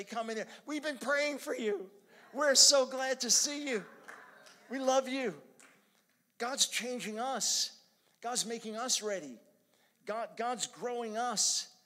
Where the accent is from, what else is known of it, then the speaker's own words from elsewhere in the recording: New York, United States; And I'm a New Yorker.